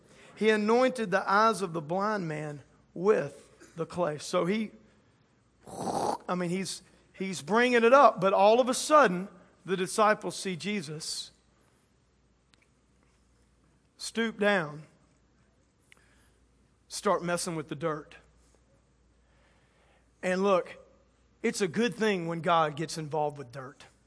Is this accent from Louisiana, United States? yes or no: yes; Louisiana, United States; So I'm from Louisiana. We like live in swamps, so it's like mud's everywhere.